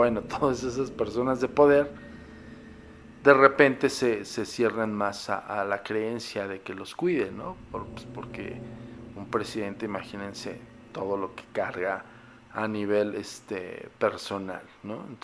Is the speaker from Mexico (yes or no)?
yes; Mexico; en mi país, en México.